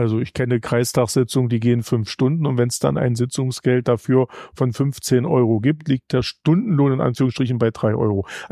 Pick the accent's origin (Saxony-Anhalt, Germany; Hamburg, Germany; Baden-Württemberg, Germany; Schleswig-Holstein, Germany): Saxony-Anhalt, Germany; Bad Bibra; dass ich eigentlich meinen Heimatort immer so gesehen habe, dass ich zwar stolz auf dem war, es ist ein ehemaliger Kurort, heißt Bad Bibra, liegt im Burgenlandkreis